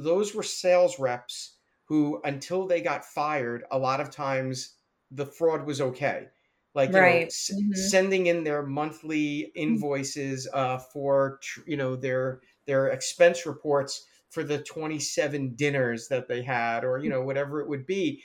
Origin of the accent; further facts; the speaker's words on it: New York, United States; to be frank, as a New Yorker, I didn't do it to be an asshole.